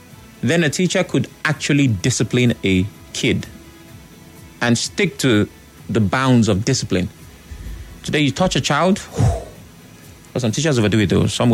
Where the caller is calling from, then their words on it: Port Harcourt, Rivers, Nigeria; from Port Hackett.